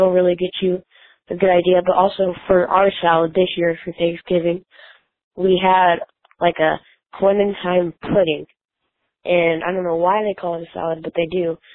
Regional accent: Denver, Colorado, United States; I'm from Denver, Colorado. I'm 13, but my mind is older.

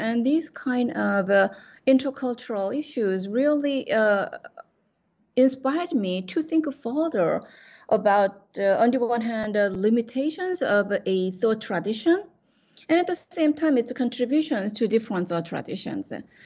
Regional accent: South Korea; now in United States; I grew up in Asian culture in South Korea, but my education was modern education

